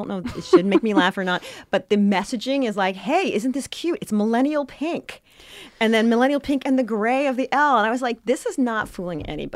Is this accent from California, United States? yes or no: no; New York City, New York, United States; What does that mean to me as a New Yorker?